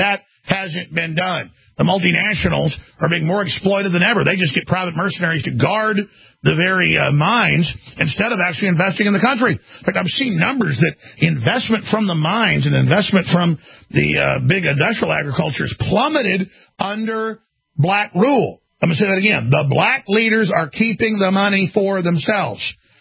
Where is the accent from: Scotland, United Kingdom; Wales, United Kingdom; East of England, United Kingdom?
Wales, United Kingdom; I'm not bashing Brits, I'm Welsh.